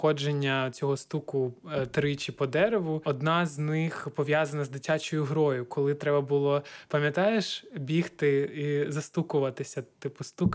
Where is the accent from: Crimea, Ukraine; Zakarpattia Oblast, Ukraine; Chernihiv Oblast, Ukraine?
Chernihiv Oblast, Ukraine; Chernihiv; Я сам родом з Чернігова